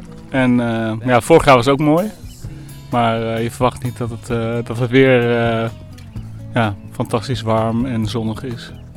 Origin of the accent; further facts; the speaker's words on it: Amsterdam, North Holland, Netherlands; Amsterdam.